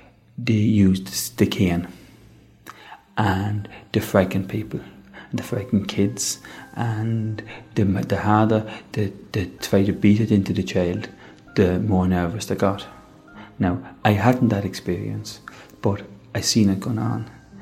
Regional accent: Connacht, Ireland; I'm from South Leithrim.

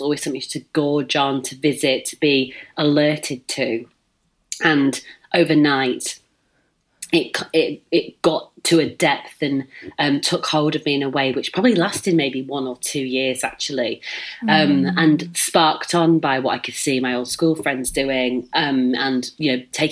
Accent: Leeds, Yorkshire and the Humber, United Kingdom; as you might pick up from my big vowels, I'm from Leeds.

